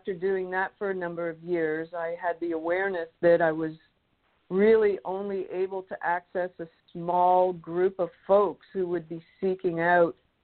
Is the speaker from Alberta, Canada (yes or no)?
no; Toronto, Ontario, Canada; moved away as an adult; now in United States; I'm originally from Toronto. I grew up in Toronto and married with a young son in 1990, moved down to the United States in the area of Richmond. And then shortly after I separated from my husband in 1997, I moved up to the Adirondacks in upstate New York